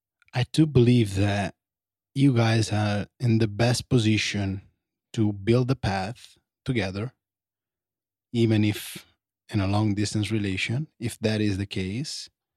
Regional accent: Italy; I grew up in Italy.

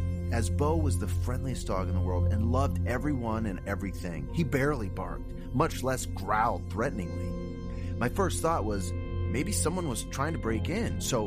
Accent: Newport News, Virginia, United States; I grew up in Newport News, Virginia, an East Coast town right next door and side of a lot of important events in our nation's early history.

